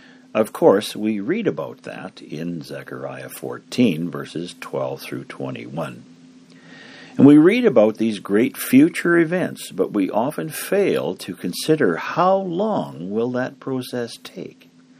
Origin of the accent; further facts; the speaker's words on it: the Prairies, Canada; at least in the part of the world I grew up in here on the Canadian prairies